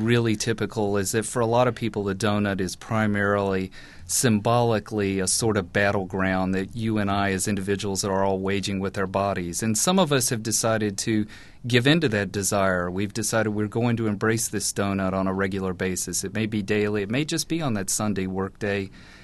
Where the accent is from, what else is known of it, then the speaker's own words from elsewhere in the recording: Richmond, Virginia, United States; I grew up in Richmond, Virginia, and there was a Krispy Kreme at the other side of town.